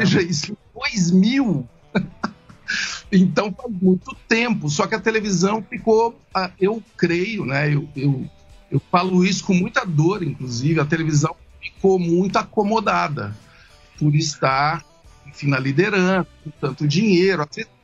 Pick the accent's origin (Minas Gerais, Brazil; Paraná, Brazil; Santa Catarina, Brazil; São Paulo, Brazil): São Paulo, Brazil; Ituverava; Vocês sabem que eu sou do interior, né? Eu sou de Ituverava. A minha infância foi ligada à fazenda, à roça, braba mesmo.